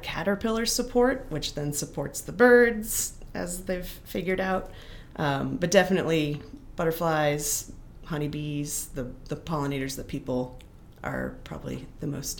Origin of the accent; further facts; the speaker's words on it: Wisconsin, United States; now in Nashville, United States; I'm from Wisconsin. So I grew up, you know, it's prairie land.